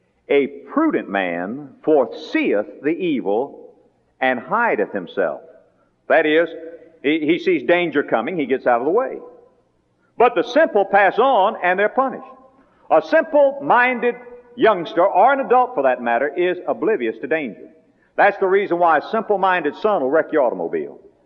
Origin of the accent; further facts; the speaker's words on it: West Palm Beach, Florida, United States; born there; I started to say, "Well, I was born in West Palm Beach."